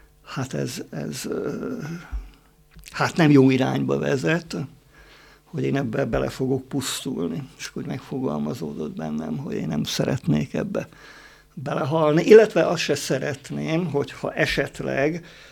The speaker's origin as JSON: {"language": "Hungarian", "town": "Szentes", "region": "Csongrád-Csanád", "country": "Hungary", "tie": "born or raised there", "said": "Én akkor Magyarországról származom, ugye Szentes Csongrád megye, nem messze Szegedtől."}